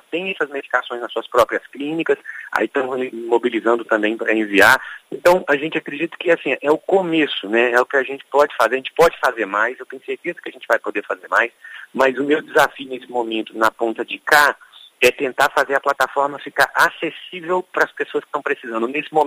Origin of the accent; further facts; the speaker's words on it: Bom Jesus do Itabapoana, Rio de Janeiro, Brazil; born there; Foi um distrito chamado Carabuçu, em Bom Jesus do Tabapuana, onde eu nasci